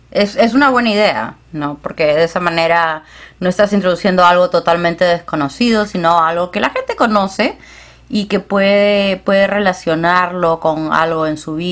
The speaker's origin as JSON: {"language": "Spanish", "country": "Peru", "said": "que siempre ponen algo que yo no sabía como peruana, pero me parece interesante y lo puedo entender."}